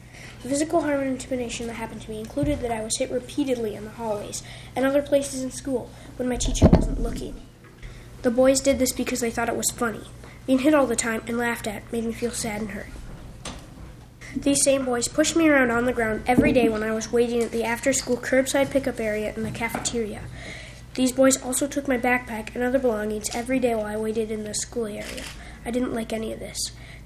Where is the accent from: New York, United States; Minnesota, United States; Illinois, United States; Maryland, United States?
Minnesota, United States; Forest Lake; I'm from Forest Lake.